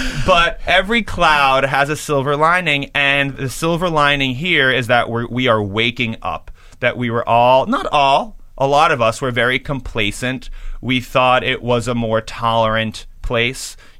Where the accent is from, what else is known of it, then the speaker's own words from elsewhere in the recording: New York, United States; because I'm a New Yorker, hating Giuliani